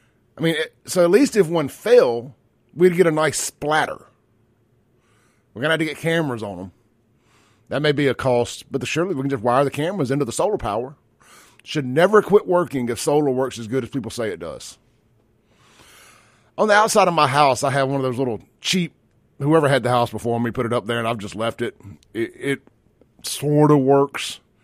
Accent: Byram, Mississippi, United States; I grew up in South Jackson, Byram. We had Lake Ridgely.

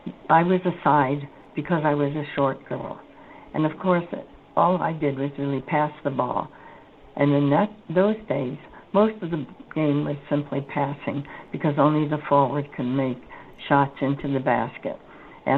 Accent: San Francisco, California, United States; born there

